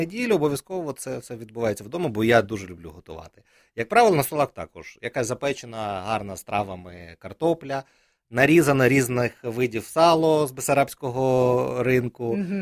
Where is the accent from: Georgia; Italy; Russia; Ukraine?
Georgia; тому що ми, грузини